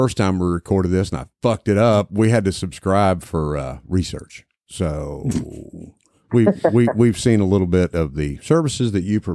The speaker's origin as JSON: {"language": "English", "region": "West Virginia", "country": "United States", "said": "Virginia, we're neighbors. We're West Virginia hillbillies ourselves."}